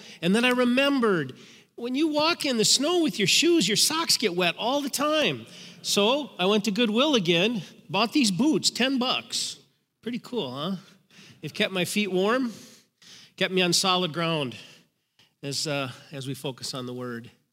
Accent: Faribault, Minnesota, United States; also born or lived in Hudson, United States; I grew up in Faribault, Minnesota. My wife grew up there as well.

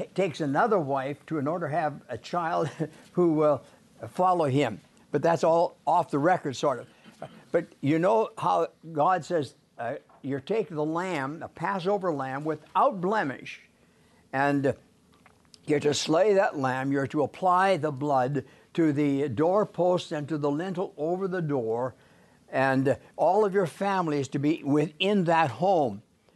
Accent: Saskatchewan, Canada; born there; So I was born in Saskatchewan.

